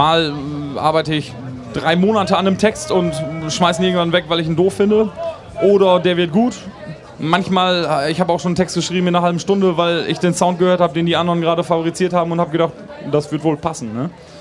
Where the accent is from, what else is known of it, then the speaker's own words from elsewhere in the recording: Rheine, North Rhine-Westphalia, Germany; Wo wir herkommen, aus Rheine, das ist zwischen Münster und Osnabrück.